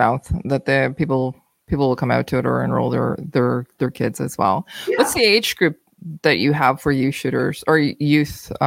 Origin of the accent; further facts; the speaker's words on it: Ontario, Canada; I'm from Ontario, where you get onto a wait list